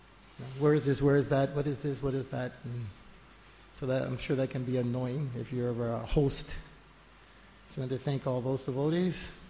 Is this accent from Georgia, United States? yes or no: yes; Atlanta, Georgia, United States; I come from Atlanta. When I step foot out of my house, by the time I put my foot in Mayapur, 30 hours of traveling.